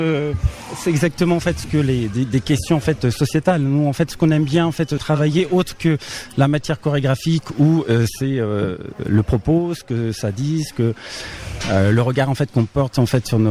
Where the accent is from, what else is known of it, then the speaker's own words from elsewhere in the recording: Brittany, France; le réveil a été compliqué parce que nous venons de Bretagne.